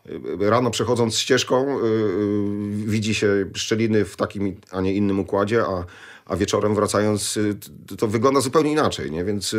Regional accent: Poznań, Greater Poland Voivodeship, Poland; bo ja jestem z Poznania

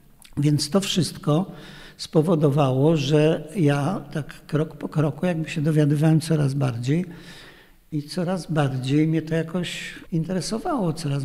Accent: Warsaw, Masovian Voivodeship, Poland; ja jestem warszawiakiem, ja się tam urodziłem, warszawsko znam. I drugie takie miasto, które trochę znam, to jest Łódź, gdzie też spędziłem parę lat na studiach.

